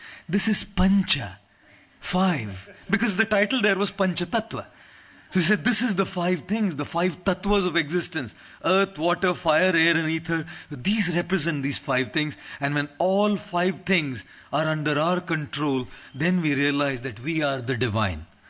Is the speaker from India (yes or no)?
yes; India; And I come from India.